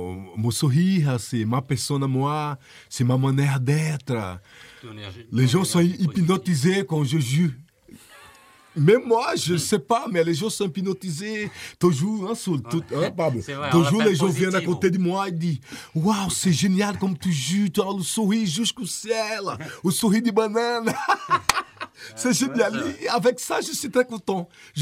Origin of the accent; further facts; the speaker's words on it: Brazil; French is a second language; moved away; Toujours, même quand j'étais petit, tu sais, au Brésil, au Brésil qu'on fait la musique, qu'on n'a pas d'instrument, on prend deux petites canettes